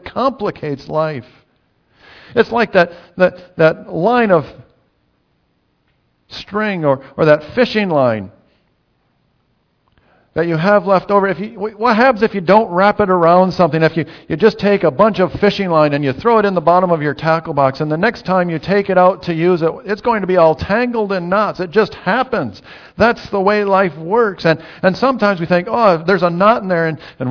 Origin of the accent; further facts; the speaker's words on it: United States; now in New Zealand; as an American, I have different words that I use in English than you do. In New Zealand.